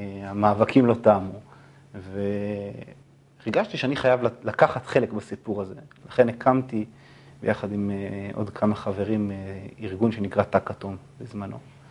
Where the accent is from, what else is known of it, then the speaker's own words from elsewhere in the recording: Ramat HaSharon, Central District, Israel; גדלתי ברמת השרון, במעוז הפוסט-ציונות בישראל, אני חושב. לפחות בתקופה שלי, אני חושב שזה גם נכון גם כיום, בתוך מה שנקרא בועה תל אביבית.